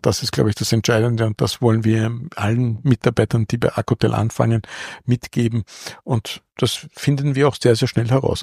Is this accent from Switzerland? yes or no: no; Austria; wenn ich als Österreicher nach Deutschland gehe, dann spreche ich zumindest die gleiche Sprache.